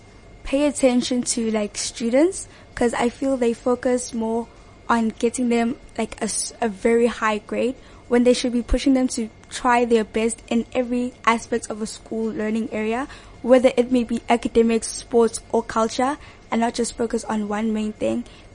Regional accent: Pinetown, KwaZulu-Natal, South Africa; I'm come from Pinetown in Durban.

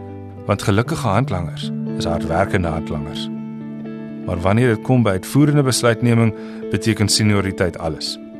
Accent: Ladysmith, KwaZulu-Natal, South Africa; Ek het groot geword op Lady Smith. En een van die voordele van groot word op 'n platterlandse dorp is die groot erwe.

